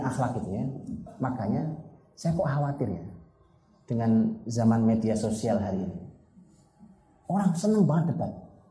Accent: Java, Indonesia; saya sebagai orang Jawa

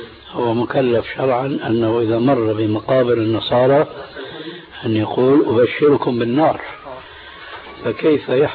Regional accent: Syria; عندنا في الشام

